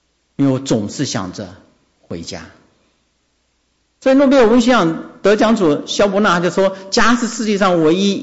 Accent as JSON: {"language": "Chinese", "country": "Taiwan", "tie": "born or raised there", "said": "我小时候在一个像是眷村的地方生活，在那里长大，"}